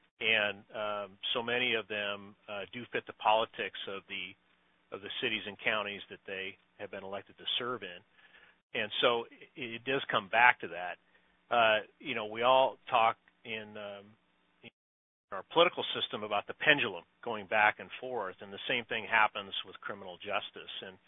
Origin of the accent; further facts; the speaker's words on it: California, United States; having, you know, been born and raised in California, I mean, for multiple governor elections in a row, the first issue of public debate was criminal justice and public safety